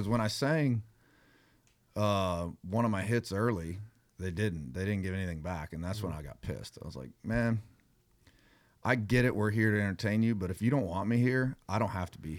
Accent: North Carolina, United States; I'm from North Carolina. I'm not from Texas. I don't know why I'm here.

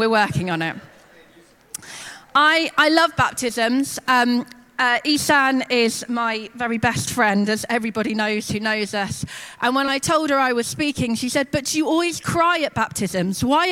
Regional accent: England, United Kingdom; he's from Zimbabwe and I'm from England.

